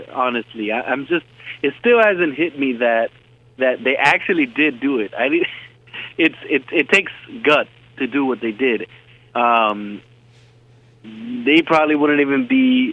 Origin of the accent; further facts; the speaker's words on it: Los Angeles, California, United States; I live here in Los Angeles. I was born here in Los Angeles. I've been here all my life